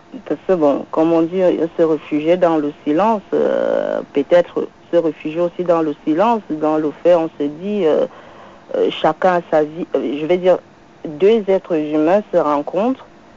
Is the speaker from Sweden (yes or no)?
no; Cameroon; Non, je suis camerounaise.